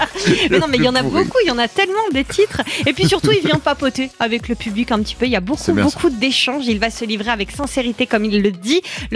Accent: France; on souhaite s'inspirer de ce texte pour l'amener chez nous, en France.

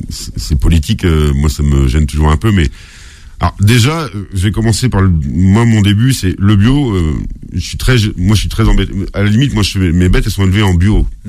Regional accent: Pays de la Loire, France; quand j'étais gamin, j'en ai fait. Moi, je suis de la Mayenne, donc on tuait le cochon.

